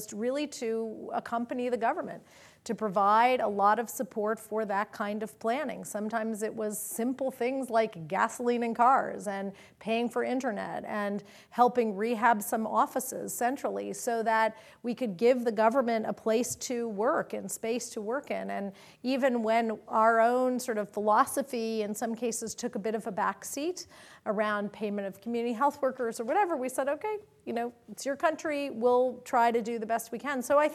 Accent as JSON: {"language": "English", "town": "Boston", "region": "Massachusetts", "country": "United States", "lives_now": "San Francisco, United States", "said": "even here in San Francisco, I'm from Boston. I don't share your culture, right?"}